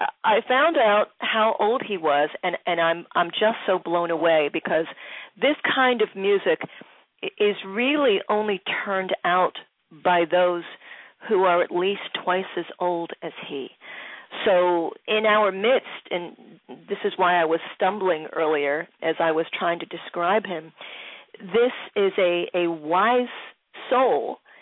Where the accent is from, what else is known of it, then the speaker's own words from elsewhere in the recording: Philadelphia, Pennsylvania, United States; I'm in communication with DL Media in Bella Cynwyd, PA, which is near my hometown, Philly